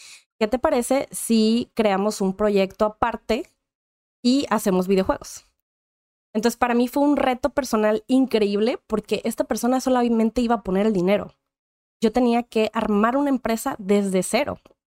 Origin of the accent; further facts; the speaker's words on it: Monterrey, Nuevo León, Mexico; born there; Yo soy nacida originaria de Monterrey, Nuevo León, México